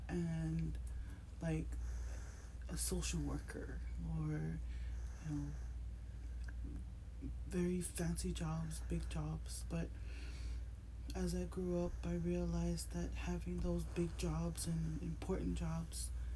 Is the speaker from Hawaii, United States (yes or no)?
yes; Hawaii, United States; born there; I was born in Hawaii